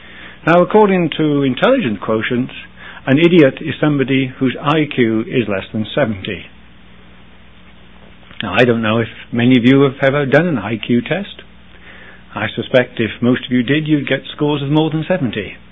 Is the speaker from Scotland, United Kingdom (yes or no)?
no; Wales, United Kingdom; I come from Wales. And Wales is very small. It's about 50 miles wide and about 100 miles long. That's all it is. And there's a few million Welsh people. We are dominated by the English.